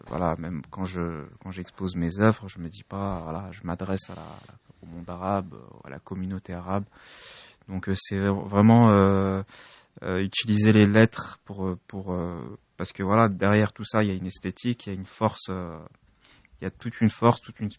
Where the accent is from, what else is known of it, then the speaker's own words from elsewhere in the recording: Paris, Île-de-France, France; du fait de ma double culture, parce que je suis né en France, je suis né à Paris, j'ai grandi ici.